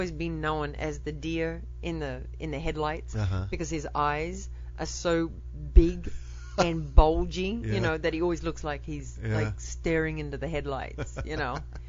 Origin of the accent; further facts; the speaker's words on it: Sydney, New South Wales, Australia; because they say, where are you from, right? I say, oh, from Sydney. And Sydney is a massive city.